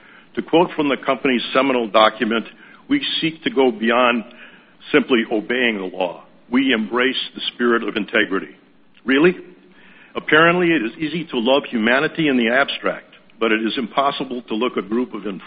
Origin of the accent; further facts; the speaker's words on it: Waupaca, Wisconsin, United States; from Waupaca, Wisconsin.